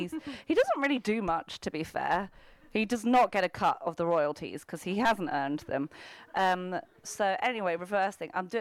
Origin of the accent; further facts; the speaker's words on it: United Kingdom; but I can't because I'm British and I'm really polite and I say sorry like 12 times in every conversation.